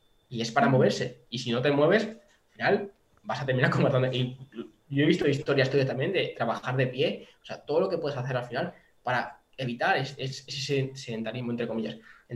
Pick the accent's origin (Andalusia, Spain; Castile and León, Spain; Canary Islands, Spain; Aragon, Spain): Andalusia, Spain; Córdoba; No, yo soy, bueno, de Córdoba.